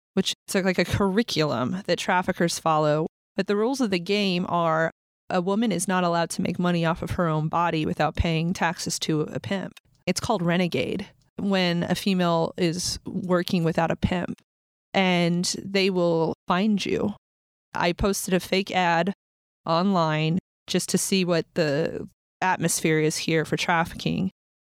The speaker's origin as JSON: {"language": "English", "region": "California", "country": "United States", "tie": "born or raised there", "said": "which was not a really big deal growing up in Humboldt County"}